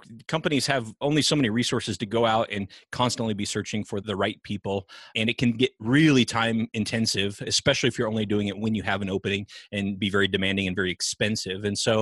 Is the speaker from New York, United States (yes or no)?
no; California, United States; I grew up in Northern California on a hobby farm